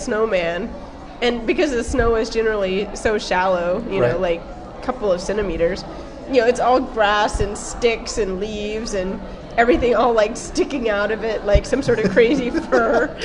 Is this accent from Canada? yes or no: no; Southern United States, United States; I'm from the South, so I didn't even know that.